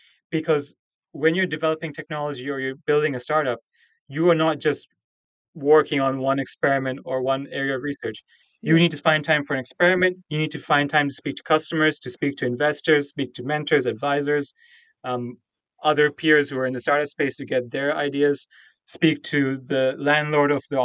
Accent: Singapore; Because I grew up in Singapore, which is near the tropics, but it's an island country.

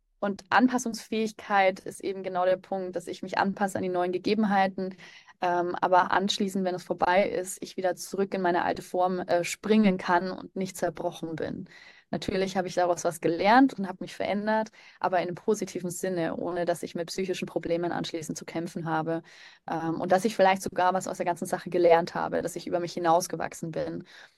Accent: Nuremberg, Bavaria, Germany; also ich komme eigentlich aus Nürnberg, habe in Nürnberg recht schlechte Erfahrungen gemacht im Krankenhaus

